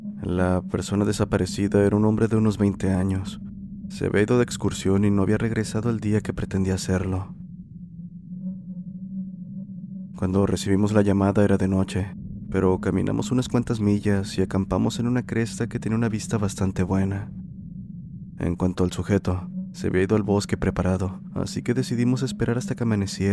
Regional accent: Danlí, El Paraíso, Honduras; y también de Danli, mi ciudad natal.

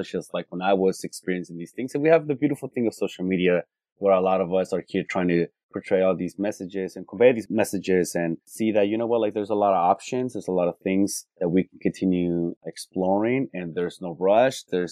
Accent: California, United States; Born and raised in California. My parents are Mexicanos and first generation here in this country.

